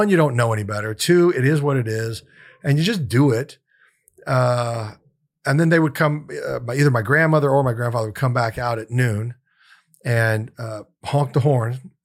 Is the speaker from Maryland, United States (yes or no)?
no; Kansas City, Missouri, United States; also born or lived in Louisville, Kentucky; I was born in Louisville, Kentucky, because my dad was selling insurance there. And then he finally got the transfer he kept putting in for was to get back to Kansas City.